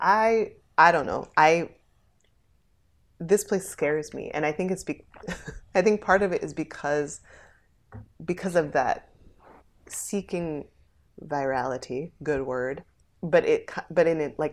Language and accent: English; New Jersey, United States; born there; I was born in Jersey.